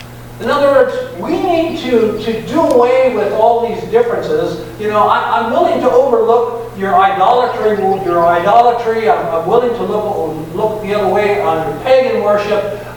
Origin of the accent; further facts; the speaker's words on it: United States; Those are my people. I'm American.